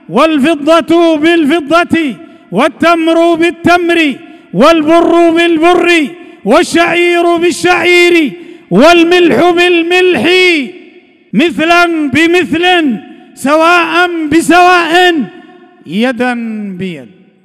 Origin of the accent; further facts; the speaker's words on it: Libya; تعلمون ما تمر به بلادنا ليبيا